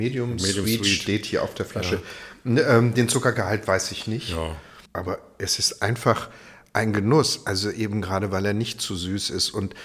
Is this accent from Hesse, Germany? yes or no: no; Ravensburg, Baden-Württemberg, Germany; Ich bin in Ravensburg groß geworden und da gab es die Tekrum-Werke.